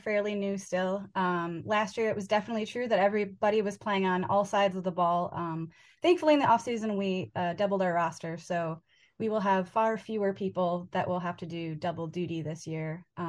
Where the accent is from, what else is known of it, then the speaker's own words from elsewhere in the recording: Wisconsin, United States; growing up in Packer country